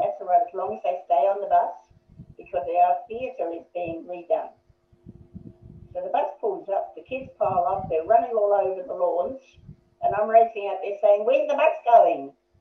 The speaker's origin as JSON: {"language": "English", "town": "Matamata", "region": "Waikato", "country": "New Zealand", "tie": "born or raised there", "said": "I was born in New Zealand, and I was the eldest of four children."}